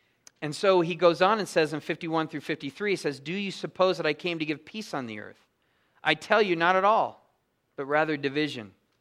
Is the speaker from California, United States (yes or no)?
yes; San Diego, California, United States; I'm from San Diego, and it's kind of the same thing there, that all our weather and precipitation comes from the ocean.